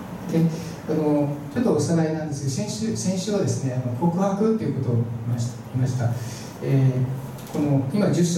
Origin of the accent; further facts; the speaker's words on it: Nagano, Japan; 私長野県出身なんですが、長野の教会にいた時に